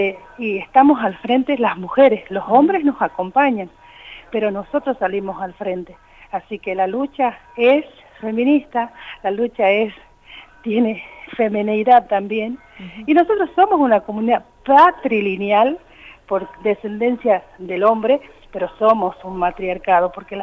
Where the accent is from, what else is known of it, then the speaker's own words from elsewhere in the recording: Argentina; somos argentinos, somos de etnia romaní, pero somos ciudadanos argentinos.